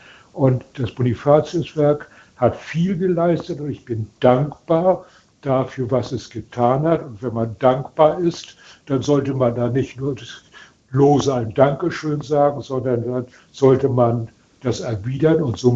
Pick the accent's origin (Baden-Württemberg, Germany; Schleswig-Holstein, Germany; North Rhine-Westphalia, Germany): Schleswig-Holstein, Germany; Lübeck; ich bin als vertriebenes Flüchtlingskind in Lübeck aufgewachsen.